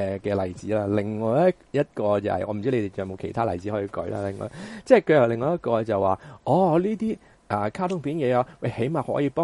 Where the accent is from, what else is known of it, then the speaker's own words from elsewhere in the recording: Hong Kong; 其實我哋香港人嘅智商咧